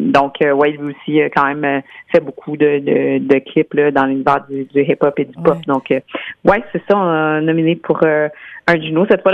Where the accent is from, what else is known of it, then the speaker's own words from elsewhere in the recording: Quebec, Canada; Donc, je suis une Américaine, je suis une Québécoise, donc je suis une citoyenne du monde.